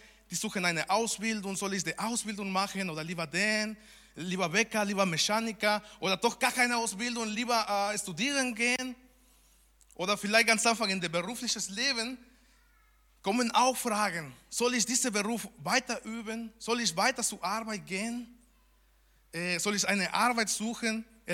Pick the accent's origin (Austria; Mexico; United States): Mexico; German is a second language; moved away; weil ich komme aus Mexiko, ich folge da viele Leute aus Mexiko